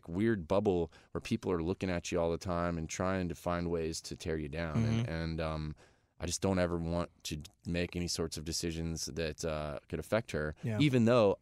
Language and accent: English; Florida, United States; where I grew up in Florida, when I moved to town, I was a long haired guy